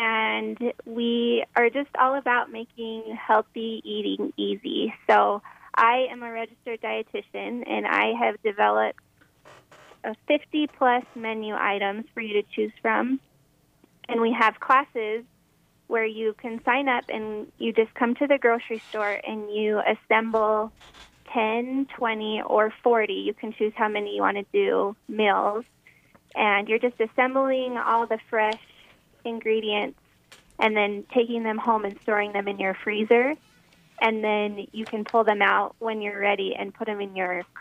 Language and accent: English; Utah, United States; No, that's where I started. I'm from Cache Valley, but I have expanded from southeast Idaho all the way down to St. George.